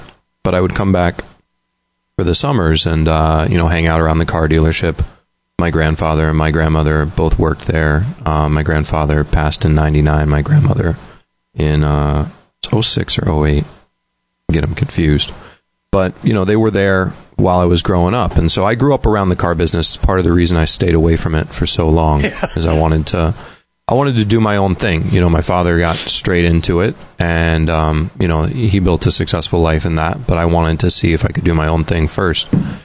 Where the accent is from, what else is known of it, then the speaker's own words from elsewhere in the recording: Phoenix, Arizona, United States; So I'm a native Phoenician. I was born here in Phoenix. The house that I was born in isn't there anymore.